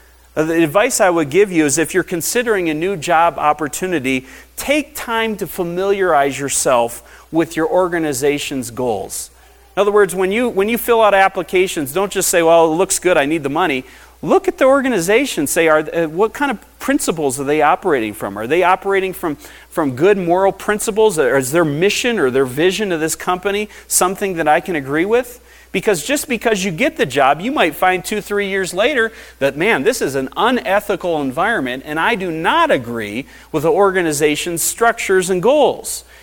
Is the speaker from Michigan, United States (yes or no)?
yes; Sault Ste. Marie, Michigan, United States; I grew up in Sault Ste. Marie, Michigan, or at least I was born there for the first 5 years of my life, and that's in the Upper Peninsula of Michigan, right along the Canadian border.